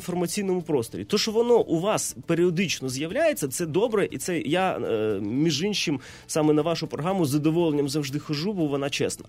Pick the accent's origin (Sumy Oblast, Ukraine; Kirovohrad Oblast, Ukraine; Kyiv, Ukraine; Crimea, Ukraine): Crimea, Ukraine; ми, кримчани